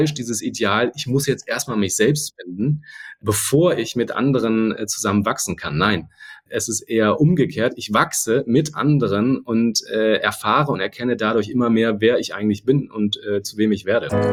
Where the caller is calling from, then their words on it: Hamburg, Germany; Und ich bin aus Hamburg zugeschaltet, insofern hätte ich mich auch mit einem Moin melden können gerade.